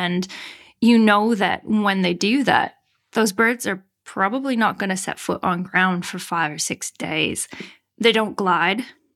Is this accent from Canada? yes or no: yes; Canada; moved away as an adult; now in Broome, Australia; And I, as you can hear from my accent, originally Canadian. I immigrated to Australia in 2009 and wasn't totally intending on staying longer than a year.